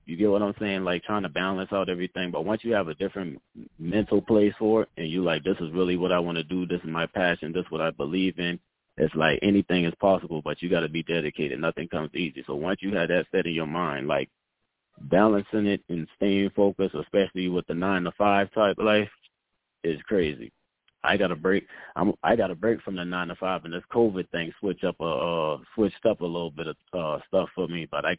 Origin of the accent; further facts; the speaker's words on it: Charleston, South Carolina, United States; now in Atlanta, United States; Charleston, South Carolina.